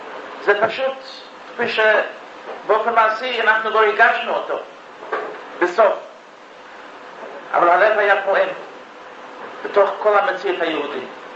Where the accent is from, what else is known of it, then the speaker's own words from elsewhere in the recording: United States; אני לא יודע כמה הציבור פה מכיר, אני כן מכיר, אני אמריקאי.